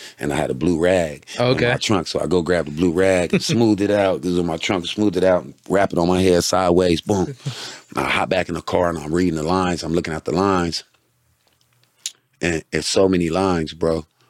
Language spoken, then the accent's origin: English; San Diego, California, United States; well, I'm from San Diego, right?